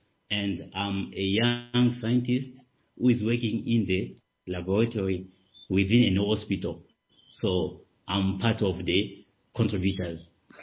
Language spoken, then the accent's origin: English; DR Congo; especially in my home country, DR Congo